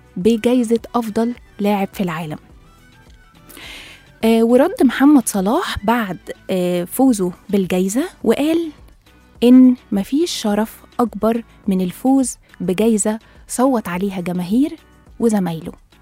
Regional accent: Egypt; ومش فكرة هو يستحق علشان احنا بقى مصريين ورحنا معاه

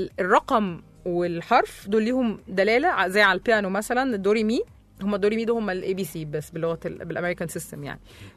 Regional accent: Egypt; بكلم لبناني يعني من كتر ما سمعت اتقنت اللهجه عند اصحاب لبنانيين، وانت ببلش احكي لبناني ما بيقعدوا يصدقوا اني مصريه يعني اول ما رحت على لبنان ما عادوا يصدقوا اني مصريه على كتر ما بحكي

